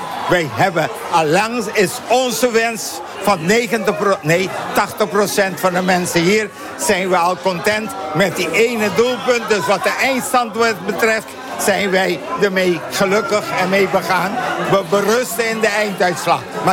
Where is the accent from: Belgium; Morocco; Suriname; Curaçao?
Curaçao; onze eiland is net zo groot als Zeeuws-Vlaanderen